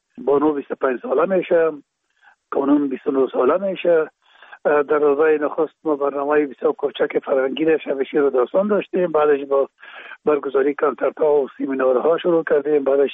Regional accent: Kabul, Afghanistan; در کابل، شهید کابل به دنیا آمدیم. اصل ما زرکخانه کابل است و خود ما تون پدر ما باز از زرکخانه به شهید انتقال شدن. موجه در شهید کابل به دنیا آمدیم و موجه مکتب خواندیم

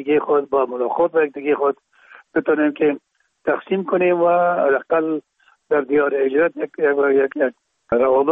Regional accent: Kabul, Afghanistan; موجا در شهید کابل به دنیا آمدیم و موجا مکتب خواندیم

